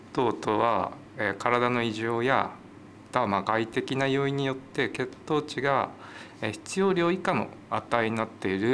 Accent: Morioka, Iwate, Japan; also born or lived in Aomori; 盛岡になります。

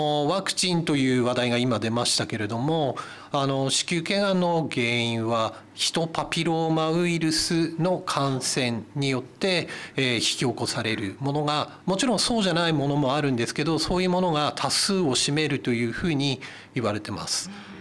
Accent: Iwate, Japan; あの父があの秋田から岩手に出てきて仕事をしてたもので、私はずっと生まれてから岩手でなんですけども、

